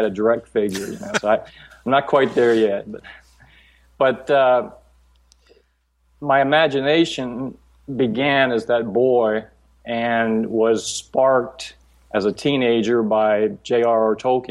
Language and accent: English; St. Petersburg, Florida, United States; It started when I was a young boy growing up on Coquina Key, not far from where you live in St. Petersburg, Florida.